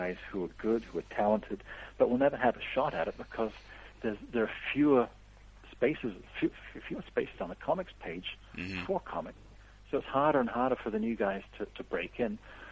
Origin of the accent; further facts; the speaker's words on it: New Zealand; When I was a kid and growing up in New Zealand, things were a little tight money-wise